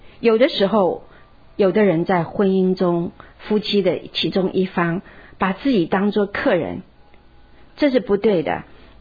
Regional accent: China; 因为我们中国人都知道，下焉者以怨报德，上焉者以德报怨

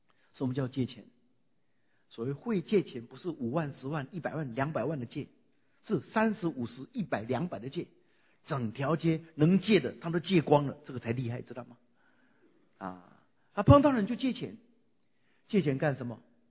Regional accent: Nantou, Nantou County, Taiwan; 那是我国民小学二年级，我住在台湾的南投，发生921地震的地方啊，积极那个南投，我是在南投市。当时我们乡下两条主要的街道弄了一个红绿灯

